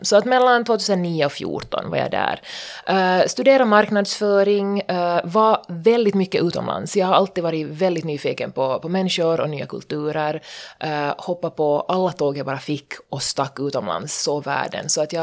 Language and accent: Swedish; Vaasa, Ostrobothnia, Finland; 31 år gammal, hemma från Vasa.